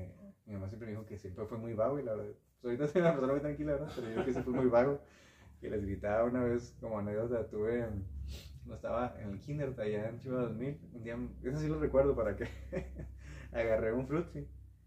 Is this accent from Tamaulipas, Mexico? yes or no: no; Chihuahua, Mexico; Pues nací aquí en Chihuahua. Uh-huh. Generalmente, yo mis primeros 10 años de mi vida viví ahí en Chihuahua 2000.